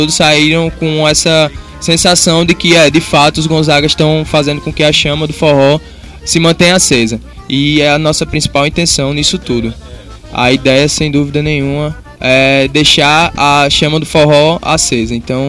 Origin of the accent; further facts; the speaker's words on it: Paraíba, Brazil; accent: Paraíba; a gente faz questão de bater o pé, dizer que somos da Paraíba, que temos esse sotaque mesmo